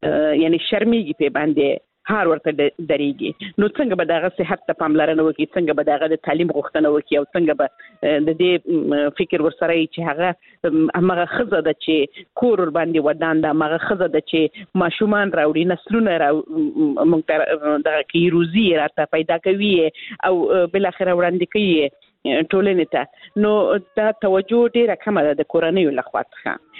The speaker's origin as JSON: {"language": "Pashto", "region": "Helmand", "country": "Afghanistan", "said": "زه خپل د هلمند ولایت څخه یم"}